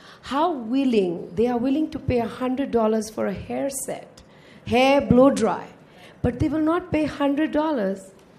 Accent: India; And as far as I'm concerned, I come from India.

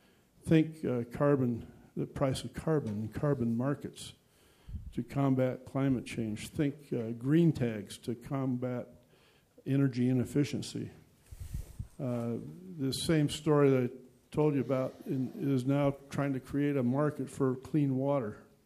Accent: Oregon, United States; I want to tell you a story of social entrepreneurship that's going on in my home state of Oregon.

